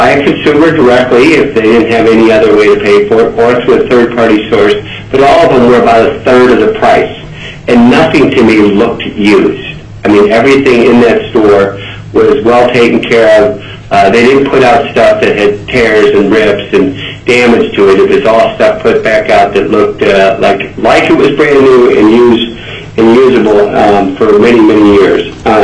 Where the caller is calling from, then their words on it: Anchorage, Alaska, United States; and I'm calling in from Anchorage today.